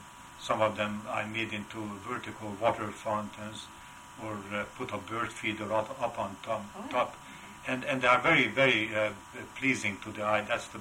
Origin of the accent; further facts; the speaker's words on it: Hungary; accent: Hungarian; English is a second language; moved away; I have lived here now 43 years now, but my roots are unmistakably Hungarian, as is my heavy accent after so many years.